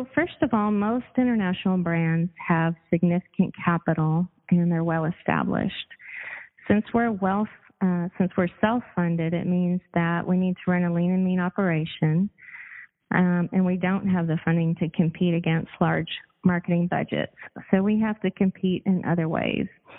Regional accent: Alabama, United States; I grew up in Alabama and spent many, many hours with my dad in his workshop

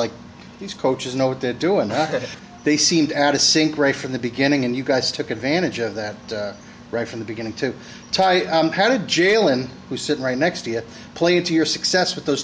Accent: Long Island, New York, United States; now in California, United States; So I'm from Long Island, moved out to California, got my BA in journalism from Sacramento State

